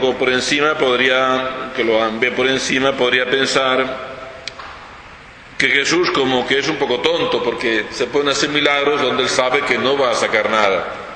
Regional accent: La Palma, Canary Islands, Spain; soy un sacerdote de Canarias, de la isla de La Palma.

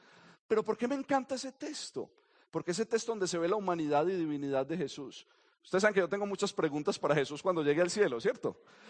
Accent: Colombia; moved away; muchos salimos de Colombia, muchos salimos a otros países.

